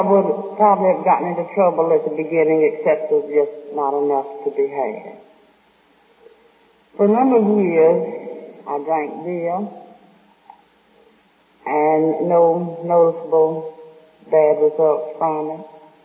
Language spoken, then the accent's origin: English; Atlanta, Georgia, United States; And when I said I was from Atlanta, well, I had to say Georgia because it was Atlanta, Texas.